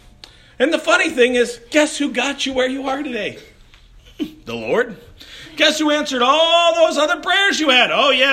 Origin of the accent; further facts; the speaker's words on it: Chicago, Illinois, United States; I grew up in Chicago.